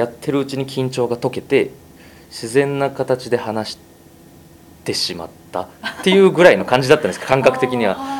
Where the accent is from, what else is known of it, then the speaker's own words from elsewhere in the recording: Chiba, Japan; now in Toyama, Japan; 富山ではなくて千葉県の方の出身です。